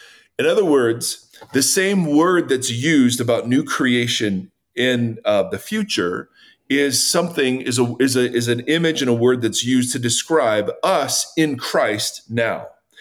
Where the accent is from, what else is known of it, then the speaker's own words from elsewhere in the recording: Ohio, United States; it's kind of like in Ohio, when I grew up in Ohio, there would always be this random spring day in February